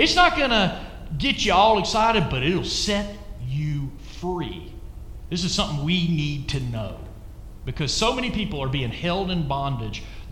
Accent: Athens, Georgia, United States; my parents still live in the same house I was born in Athens, Georgia.

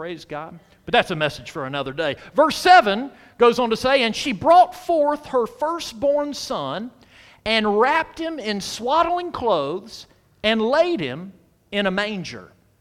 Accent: Athens, Georgia, United States; It's kind of like I hail from Athens, Georgia.

